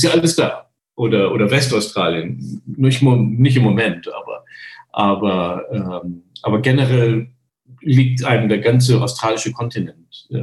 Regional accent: Dortmund, North Rhine-Westphalia, Germany; Zumindest nicht in Dortmund, wo ich aufgewachsen bin.

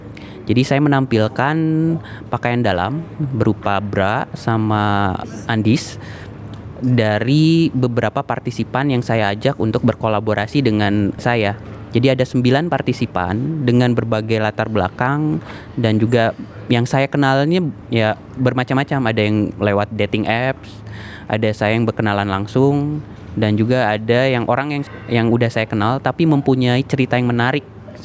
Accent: Bandung, West Java, Indonesia; Saya dari Bandung.

